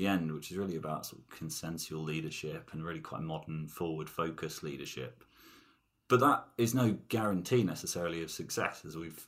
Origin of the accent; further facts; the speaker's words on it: London, United Kingdom; I grew up in London